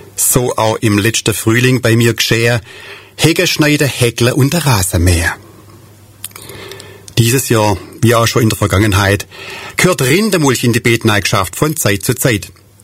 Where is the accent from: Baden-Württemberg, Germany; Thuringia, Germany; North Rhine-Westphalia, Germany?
Baden-Württemberg, Germany; Bad Boll; damit alle wissen, woher ich komme aus Bad Boll